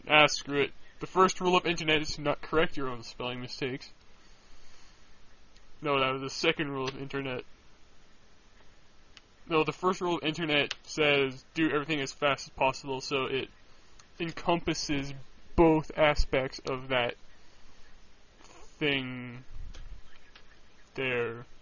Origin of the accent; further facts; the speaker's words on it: Canada; But I am Canadian, so I add a Z.